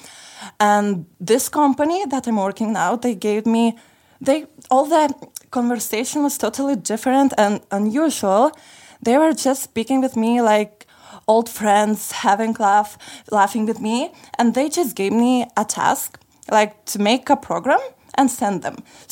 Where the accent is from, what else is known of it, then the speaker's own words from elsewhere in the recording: Lithuania; now in Sofia, Bulgaria; I am originally from Lithuania, and for 2 last months I'm living in here in Bulgaria, in Sofia